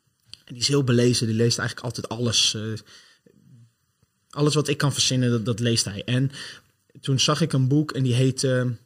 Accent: Noordscheschut, Drenthe, Netherlands; also born or lived in Friesland; Ik kom uit Noordse Schut. Zoals je al zei, geboren op jonge leeftijd in Friesland.

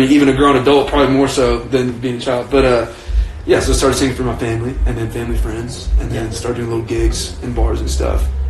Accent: Tyler, Texas, United States; I'm from Tyler, Texas

